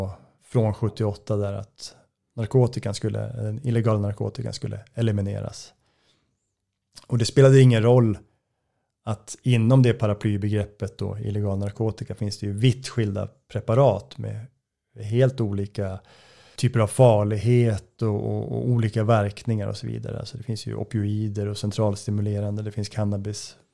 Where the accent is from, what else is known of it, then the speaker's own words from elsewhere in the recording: Gävle, Gävleborg County, Sweden; moved away as an adult; now in Stockholm, Sweden; Jag är uppväxt i Gävle, flyttade till Stockholm 2007 för att plugga journalistik.